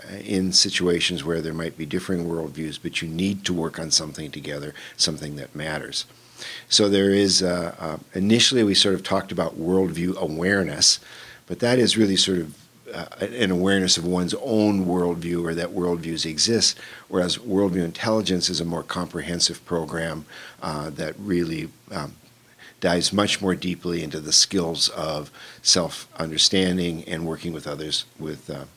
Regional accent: Bismarck, North Dakota, United States; now in Minnesota, United States; I currently live in Minnesota, about 45 miles east of Fargo, out in the countryside. But I grew up here in Bismarck. I'm a graduate of Bismarck High School

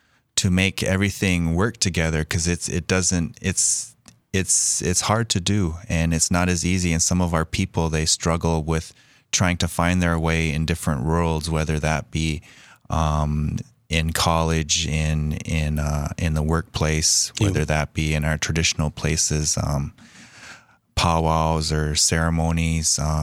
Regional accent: Bismarck, North Dakota, United States; growing up in Bismarck, you talk about balancing out traditional values.

